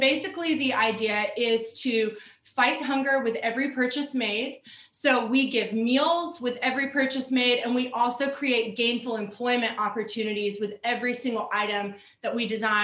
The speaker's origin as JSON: {"language": "English", "town": "Waipahu", "region": "Hawaii", "country": "United States", "tie": "born or raised there", "said": "I grew up in Waipahu, Hawaii, and Waipahu has the highest crime rate of like any city in the United States, not just in Hawaii."}